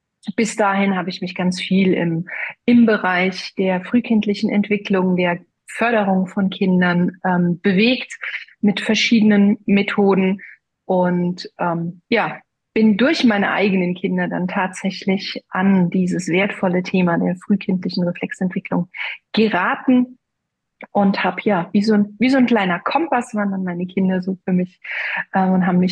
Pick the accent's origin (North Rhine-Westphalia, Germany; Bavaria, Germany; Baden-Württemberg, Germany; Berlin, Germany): Baden-Württemberg, Germany; Brühl; habe ich hier in meinem Heimatort in Brühl bei Heidelberg mit meiner Freundin eine Praxis aufgemacht